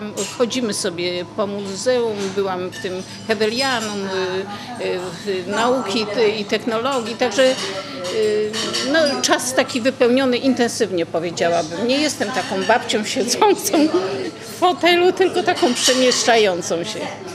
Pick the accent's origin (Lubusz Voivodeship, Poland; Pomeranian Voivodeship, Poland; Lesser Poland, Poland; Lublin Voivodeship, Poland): Pomeranian Voivodeship, Poland; Gdańsk; bo wychowałam się tutaj, w Oliwie się urodziłam, ale i też dobrze się czuję w Kolbudach.